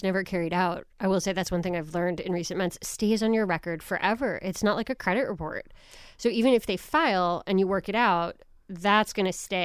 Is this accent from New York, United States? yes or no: yes; New York, United States; I grew up outside of New York City, so I think of those big brick homogenous buildings in the city, right?